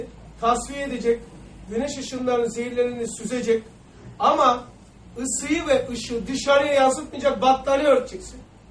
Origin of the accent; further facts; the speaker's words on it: Black Sea Region, Turkey; Ben Karadenizliyim. Orada 100 metre, eskileri söylüyorum eskiler. 100 metre vardı yoktu. Tahtalı evlerimiz vardı.